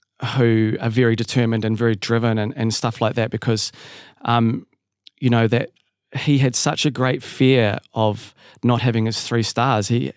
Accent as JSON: {"language": "English", "country": "New Zealand", "said": "I learned a lot when I came home because I'd sort of didn't really see myself as a Kiwi anymore."}